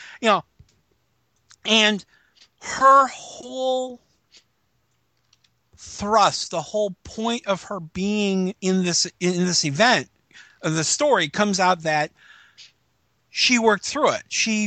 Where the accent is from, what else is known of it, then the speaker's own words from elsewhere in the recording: Chicago, Illinois, United States; Really quickly, you have to remember I come from Chicago.